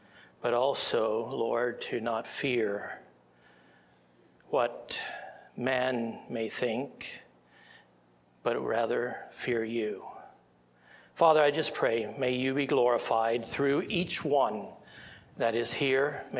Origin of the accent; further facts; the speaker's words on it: Tennessee, United States; Moved here from Tennessee. I was born in Delaware. And moved from Delaware. My parents would have left the Amish when I was in second grade there, and moved to Tennessee when I was 10.